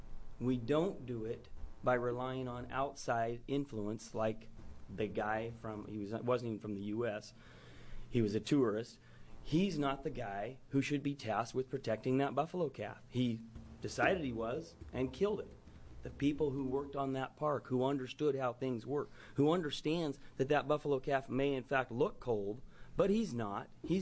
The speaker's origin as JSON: {"language": "English", "region": "Idaho", "country": "United States", "said": "I'm from Idaho, just over the border in Owyhee County"}